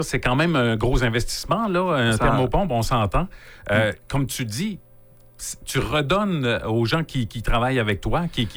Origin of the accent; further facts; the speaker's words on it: Quebec, Canada; pourquoi c'est chez nous en Gaspésie où la prévalence est la plus élevée?